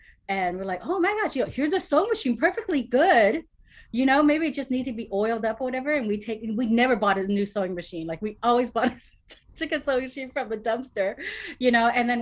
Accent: Cerritos, California, United States; I grew up in Cerritos.

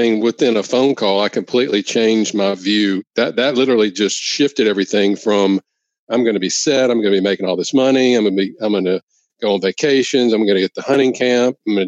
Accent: Louisiana, United States; wanted to always come back to work in my hometown of Louisiana. You know, I have family, friends there.

